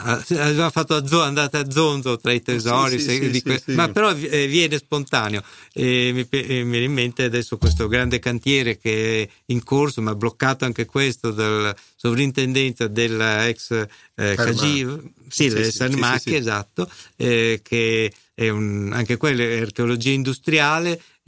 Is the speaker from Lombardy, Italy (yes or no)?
yes; Milan, Lombardy, Italy; io parlo da milanese che mi ho curiosità di conoscere la storia della città dove sono nato